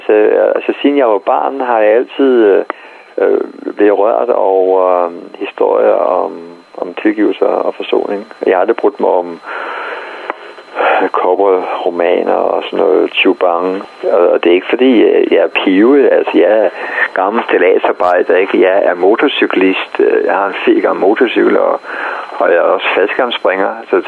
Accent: Jutland, Denmark; now in Zealand, Denmark; Selvom jeg er faktisk jyder oprindeligt, men så jeg emigrerede til Sjælland og arbejder først og fremmest herovre.

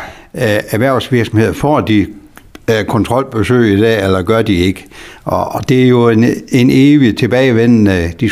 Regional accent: Ribe, Region of Southern Denmark, Denmark; jeg er indvandret sydfra. Det er det mange, der gør, men det er på en rigtig side af grænsen i det her tid, jeg kommer fra Ribeområdet.

